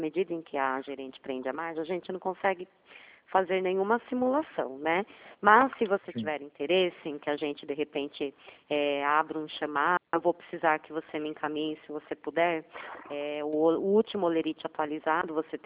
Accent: Itu, São Paulo, Brazil; Nós somos de Itu, conhece?

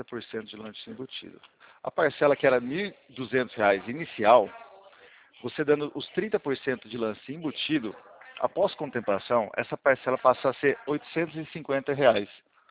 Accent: Bauru, São Paulo, Brazil; É que eu sou de Bauru.

